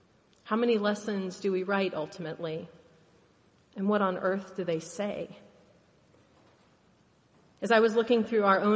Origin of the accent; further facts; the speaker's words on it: Idaho, United States; I remember growing up in Idaho, where the Aryan Nation loved to march in small towns.